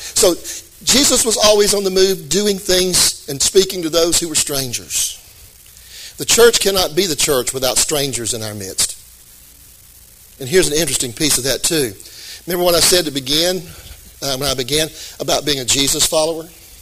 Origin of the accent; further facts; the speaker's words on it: Florence, United States; I grew up in Florence. I ate at Trowbridge's yesterday.